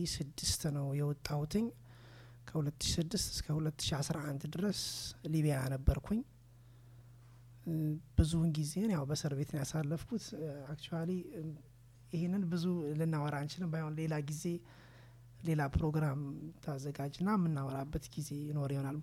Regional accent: Addis Ababa, Ethiopia; moved away as an adult; እኔ ያው ተወልጄ አዲስ አበባ ውስጥ ነው። አዲስ አበባ ተወልጄ ያደግኩት በዛው አዲስ አበባ ውስጥ

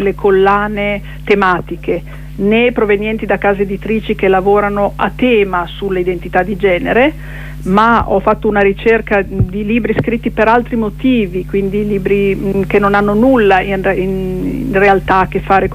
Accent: Milan, Lombardy, Italy; accent: Milanese; also born or lived in Emilia-Romagna; il mio accento è un po' doppio perché io sono di derivazione milanese e di adozione romagnola, quindi non so quale dei due prevarrà.

